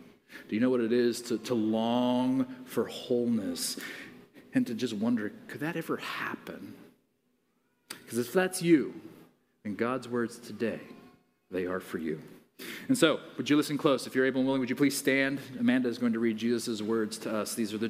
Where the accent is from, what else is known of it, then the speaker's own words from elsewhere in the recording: Mozambique; Growing up in Mozambique, it was a country that was coming out of 30 years of war and horrific poverty and so forth.